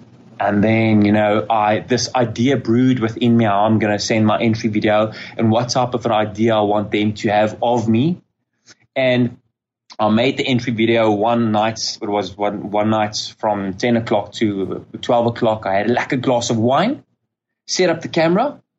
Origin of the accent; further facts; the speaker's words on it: Centurion, Gauteng, South Africa; I'm 31 years old. I'm actually from Centurion, Gauteng, and I'm an entrepreneur.